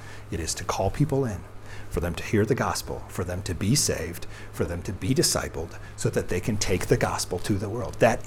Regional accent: United States; sometimes I think we can, especially as American people, but I think it's an issue of the human condition.

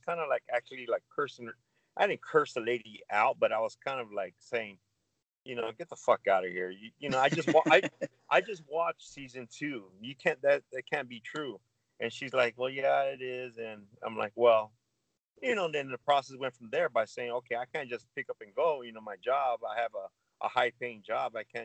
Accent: Phoenix, Arizona, United States; because I grew up in South Phoenix. I had the rough life

